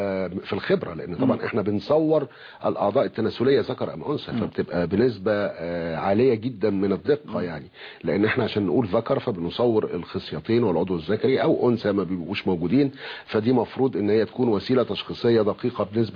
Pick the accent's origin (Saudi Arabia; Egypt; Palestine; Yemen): Egypt; الحقيقه الحمد لله يعني احنا هنا عندنا في مصر كفاءات